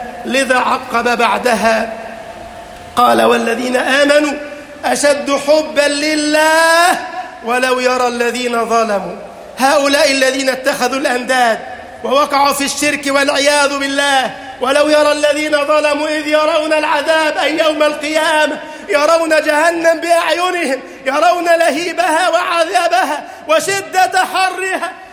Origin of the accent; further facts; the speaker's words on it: Egypt; اللهم اجعل بلدنا مصر أمنا أمانا، سخاء رخاء